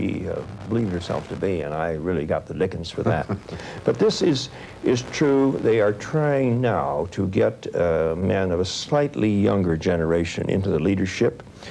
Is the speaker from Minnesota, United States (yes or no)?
yes; Minneapolis, Minnesota, United States; I happened to find a postcard one day which my uncle had sent back to Minneapolis, which is my hometown, and his first visit to New York in 1911.